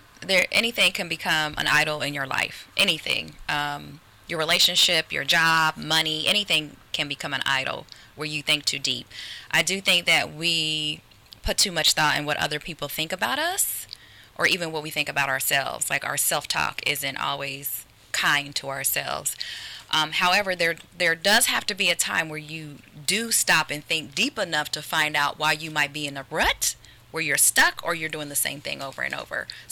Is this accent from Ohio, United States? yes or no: yes; Dayton, Ohio, United States; I am originally born and raised in Dayton, Ohio.